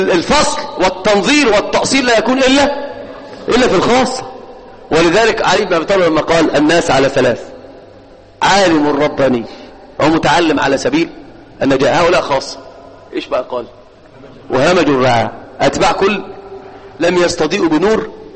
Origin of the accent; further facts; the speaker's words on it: Egypt; قالوها عندنا في مصر من العامه في المقاهي